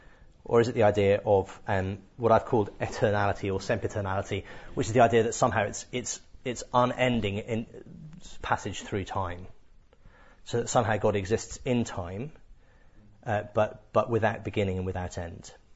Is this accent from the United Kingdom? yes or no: yes; Cardiff, Wales, United Kingdom; born there; I was born in Cardiff